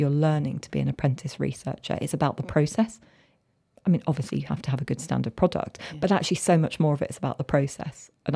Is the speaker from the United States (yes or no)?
no; London, United Kingdom; I'm from working class background from London